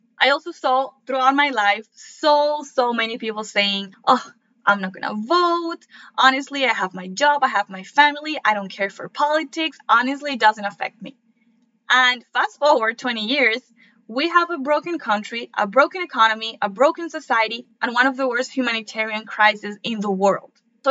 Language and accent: English; Venezuela; I want you to know that I come from Venezuela. It is an incredible country, and I love my country so much.